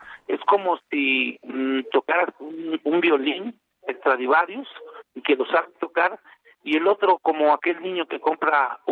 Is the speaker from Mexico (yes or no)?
yes; Mexico; lo único que sí te puedo decir es que somos mexicanos.